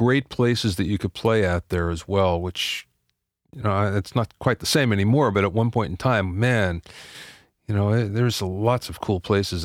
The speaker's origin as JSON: {"language": "English", "region": "Pennsylvania", "country": "United States", "also_born_or_lived": "Jersey Shore", "said": "Well, I'm from Pennsylvania, but I lived at the Jersey Shore for a while"}